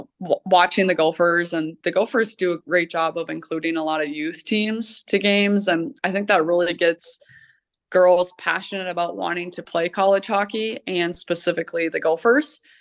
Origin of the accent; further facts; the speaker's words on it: Minnesota, United States; I mean, growing up in Minnesota, every Minnesota girl will probably say this, you want to play for the U.